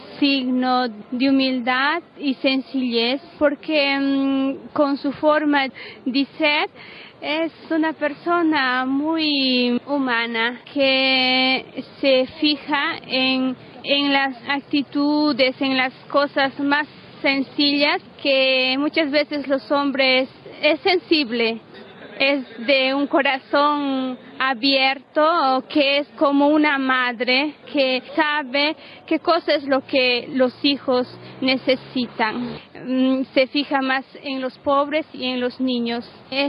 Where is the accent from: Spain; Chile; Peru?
Peru; Yo soy peruana